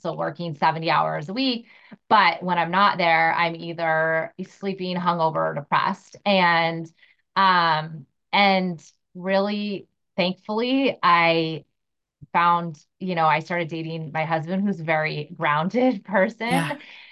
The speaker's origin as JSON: {"language": "English", "town": "San Diego", "region": "California", "country": "United States", "tie": "born or raised there", "said": "So I grew up in San Diego, but my family's originally from Utah."}